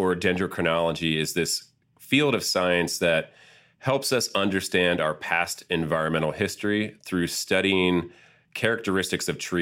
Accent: Wheeling, West Virginia, United States; And I grew up in Wheeling, West Virginia, along the Ohio River. And so I spent some time in the creeks and streams that flowed into the Ohio R

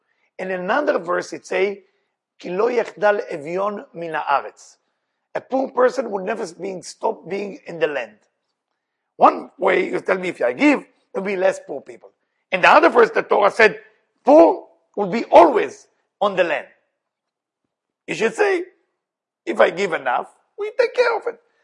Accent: Israel; moved away; I remember when I came from Israel to do Thanksgiving

